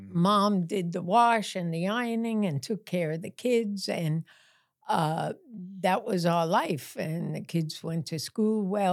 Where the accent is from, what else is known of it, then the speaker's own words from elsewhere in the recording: New York, United States; So I'm originally from New York.